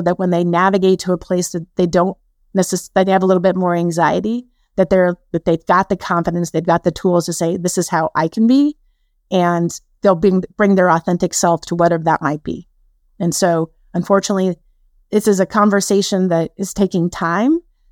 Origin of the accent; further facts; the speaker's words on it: Denver, Colorado, United States; I grew up in South Denver and I went to a very large high school and I never really went without.